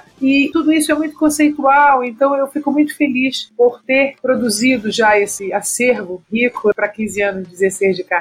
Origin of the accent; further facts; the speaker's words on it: Maranhão, Brazil; Eu sou maranhense